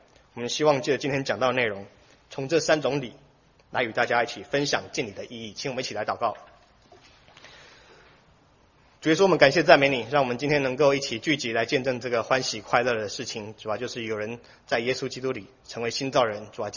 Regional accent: Taiwan; 不然如果是要讲到说像我的故乡台湾

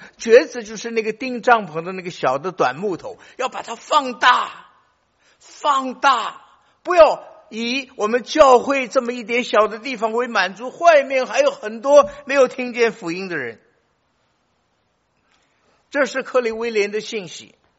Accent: China; 不像我们中国，我们中国人虽然方言很多，文字都一样

